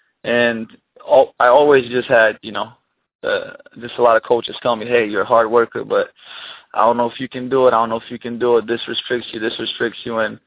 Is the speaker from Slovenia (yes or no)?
yes; Slovenia; English is a second language; I'm originally from Slovenia, former Yugoslavia.